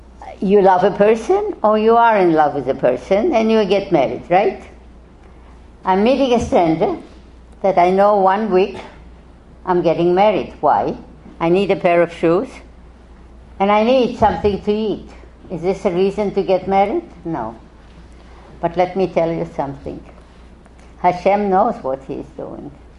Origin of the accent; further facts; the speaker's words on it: Poland; my husband was from Yugoslavia, and I was from Poland.